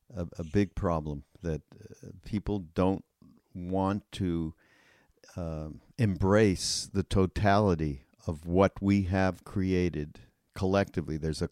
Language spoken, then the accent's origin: English; Canada; I'm from Canada, okay, and that's my excuse for looking askance at what's gone on in this country. But I'm a dual citizen